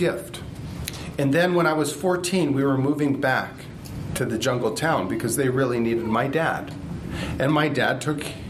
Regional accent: Guatemala; also born or lived in North America; So I grew up in Guatemala, but I feel like there are so many things that make sense to me because of the incredible gift I've been given of growing up in Central America and also North America

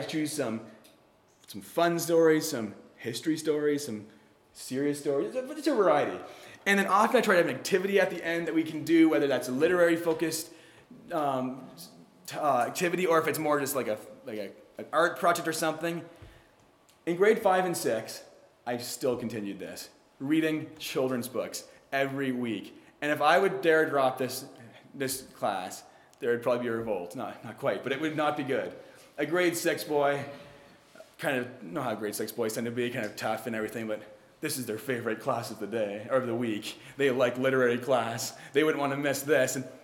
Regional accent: Canada; I know I'm Canadian and most of you aren't, but you've probably heard of Terry.

